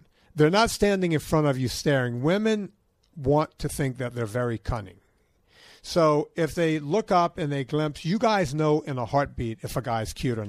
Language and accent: English; Louisiana, United States; I was down in Baton Rouge, Louisiana. I'm from Louisiana.